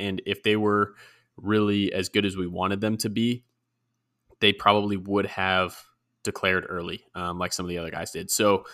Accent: Chicago, Illinois, United States; accent: Chicago; And for Najee Harris, it's my Chicago accent, you know.

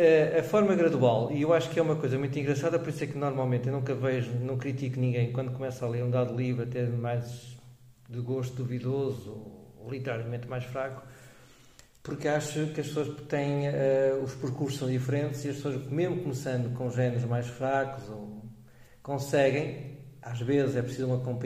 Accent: Maia, Porto, Portugal; Eu nasci na Maia. Fiz os estudos primários, básicos e secundários cá no sítio

